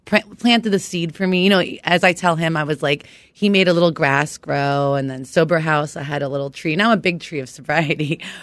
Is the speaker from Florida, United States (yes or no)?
yes; Florida, United States; You know, I grew up in South Florida.